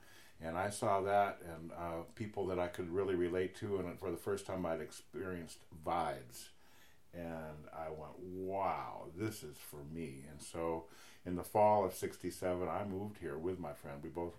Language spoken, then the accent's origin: English; Wilmette, Illinois, United States; also born or lived in Chicago; And then we, let's see, in 1949, my dad built a house in Wilmette, Illinois, which is